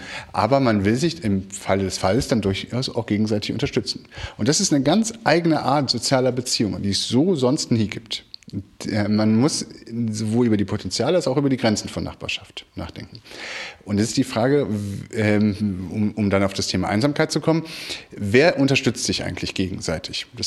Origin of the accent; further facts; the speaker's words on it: Cologne, North Rhine-Westphalia, Germany; also ich bin ja aufgewachsen im Vorort von Köln und ein Familienhaussiedlung